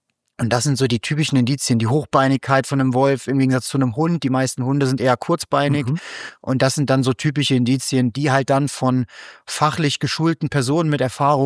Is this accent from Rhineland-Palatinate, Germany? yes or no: no; North Rhine-Westphalia, Germany; teilweise ja in Rheinland-Pfalz ja auch für mehr Tiere als beispielsweise bei uns in NRW